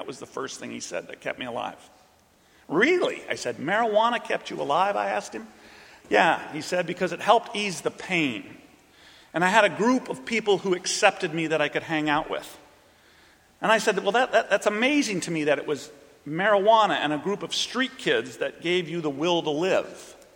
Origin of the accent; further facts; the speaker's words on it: Jacksonville, Illinois, United States; also born or lived in Crosby, Minnesota, United States; growing up in Jacksonville, Illinois, and Crosby, Minnesota.